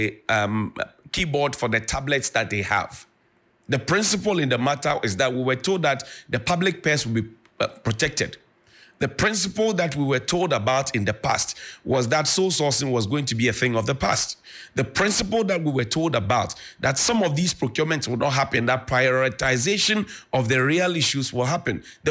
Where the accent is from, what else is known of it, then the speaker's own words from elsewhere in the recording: Ghana; Today, you're going to register for a passport, which you require as a Ghanaian.